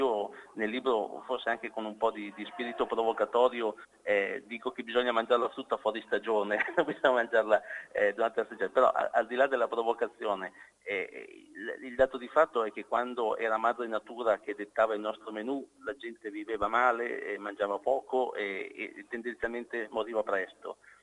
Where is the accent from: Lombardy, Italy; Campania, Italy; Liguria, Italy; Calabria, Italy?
Lombardy, Italy; Mantua; io sono di Mantova, quindi diciamo nella pianura padana